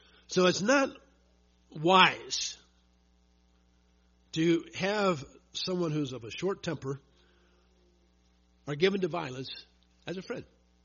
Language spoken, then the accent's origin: English; St. Louis, Missouri, United States; I grew up in St. Louis.